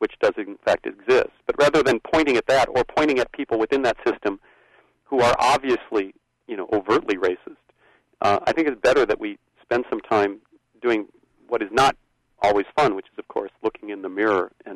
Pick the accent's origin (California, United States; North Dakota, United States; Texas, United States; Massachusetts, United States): North Dakota, United States; Actually, I come from North Dakota, which is, you know, an extremely white part of the world.